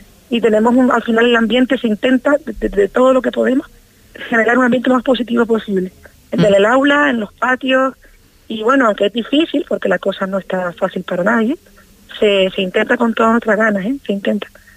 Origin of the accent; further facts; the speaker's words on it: Gran Canaria, Canary Islands, Spain; now in Fuerteventura, Spain; Yo no soy de Fuerteventura, soy de Gran Canaria. Pero ya llevo 5 años aquí